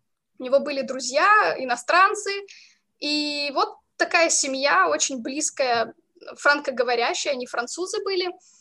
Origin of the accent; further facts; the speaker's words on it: Moldova; moved away as an adult; Я родилась в Молдове. Там провела 24 года своей жизни.